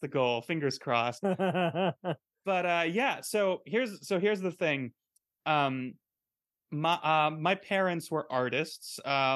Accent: Tucson, Arizona, United States; I was raised in Arizona, yes, nice.

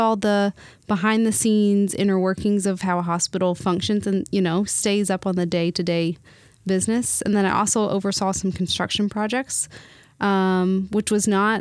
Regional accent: Madisonville, Kentucky, United States; So I'm originally from Madisonville, Kentucky, which is about an hour.

